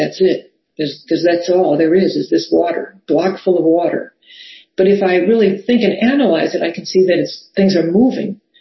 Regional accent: New Orleans, Louisiana, United States; I grew up in New Orleans, and that's really true in New Orleans.

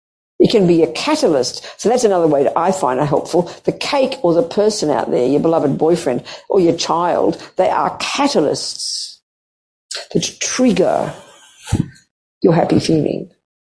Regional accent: Australia; Excuse me, being Australian here.

